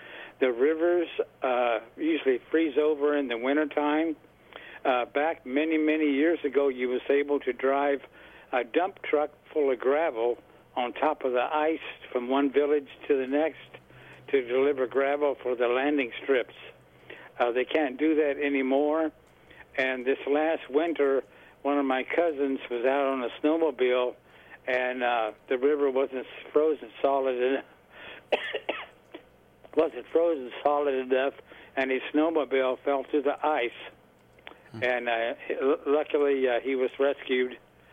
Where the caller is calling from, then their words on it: Olathe, Kansas, United States; and I'm calling from Olathe.